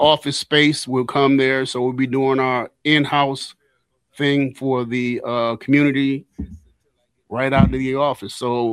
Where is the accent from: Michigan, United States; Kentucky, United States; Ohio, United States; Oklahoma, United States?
Michigan, United States; Detroit; now in Muskegon, United States; I'm originally from Detroit. When I came to Muskegon in the summer of 83.